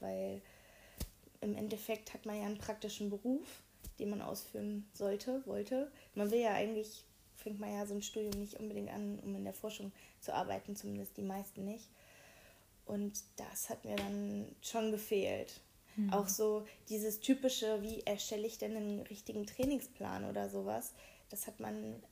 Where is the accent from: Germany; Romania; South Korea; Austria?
Germany; Hesse; Ich komme aus der Nähe von Kassel.